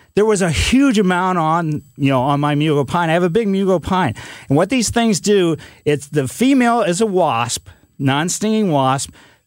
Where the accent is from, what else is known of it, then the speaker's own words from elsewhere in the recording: Ellisville, United States; It's kind of reminded me of when I was a kid growing up in Ellisville